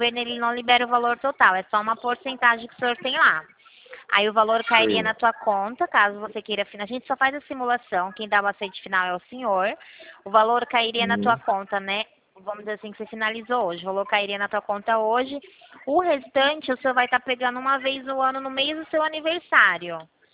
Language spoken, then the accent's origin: Portuguese; São Paulo, Brazil; Eu sou aqui de São Paulo, eu sou da Central de São Paulo.